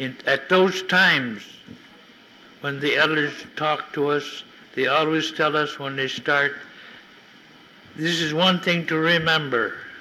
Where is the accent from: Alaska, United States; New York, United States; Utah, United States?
Alaska, United States; St. Michael; I was born and raised in St. Michael, September 7, 1911, and moved over onto the Yukon 1934 and 5, and I haven't gone back to St. Michael since.